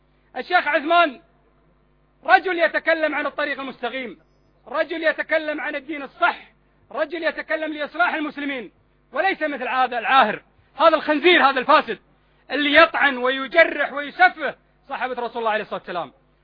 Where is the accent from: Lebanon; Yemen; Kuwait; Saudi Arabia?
Kuwait; من النواب اللي موجودين عندنا بالكويت، ومن ييسر له اموره هنا في الكويت